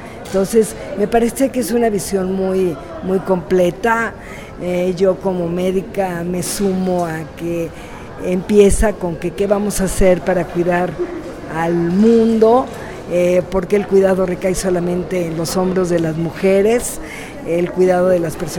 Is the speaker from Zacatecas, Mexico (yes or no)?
yes; Zacatecas, Mexico; por medicina, no por doctorado. Soy de Zacatecas y fui diputada local de la 61 legislatura local 2013-2016 en Zacatecas.